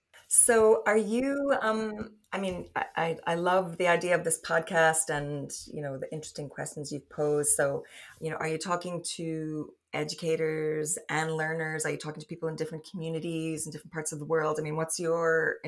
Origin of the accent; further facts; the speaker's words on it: New York City, New York, United States; now in Ireland; And, you know, I'm originally from New York City, so I always carry my New York City with me as well.